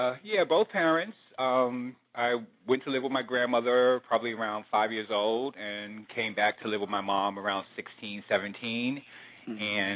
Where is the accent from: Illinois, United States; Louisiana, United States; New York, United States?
New York, United States; Brooklyn; now in Manhattan, United States; Brooklynite all my life, except, you know, I've been in Manhattan for the last 20-some-odd years, though, but I'm originally from Brooklyn.